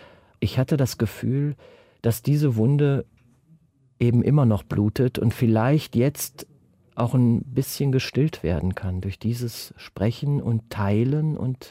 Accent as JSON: {"language": "German", "town": "Lobberich", "region": "North Rhine-Westphalia", "country": "Germany", "tie": "born there", "said": "auf dem Marktplatz in meinem Geburtsort Lobberich."}